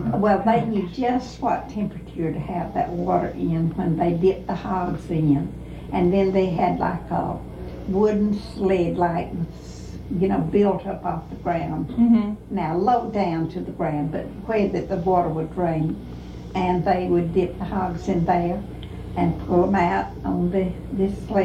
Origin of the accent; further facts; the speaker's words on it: Pineview Community, Georgia, United States; I grew up in Pineview Community, which is about 4 miles south of Jakin.